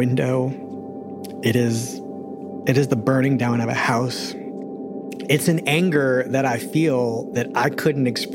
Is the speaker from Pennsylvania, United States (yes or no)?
yes; Philadelphia, Pennsylvania, United States; And it was a Philadelphia number. I'm from Philadelphia.